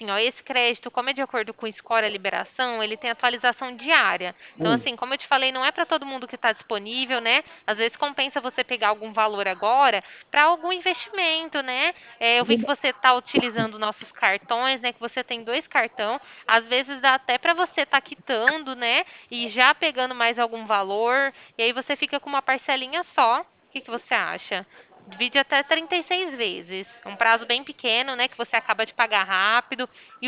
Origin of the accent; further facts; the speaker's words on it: Sertãozinho, São Paulo, Brazil; Eu sou daqui de Sertãozinho, você é de outra cidade, né?